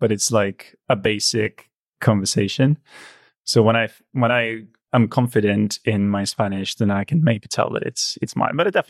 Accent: Lithuania; English is a second language; moved away; also born or lived in United Kingdom; Lithuania.

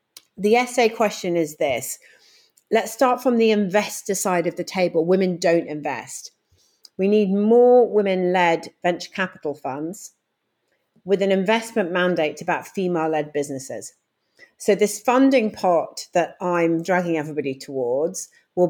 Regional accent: United Kingdom; And so I am proudly British, and I want us to be better at this stuff because we're not good at it, right?

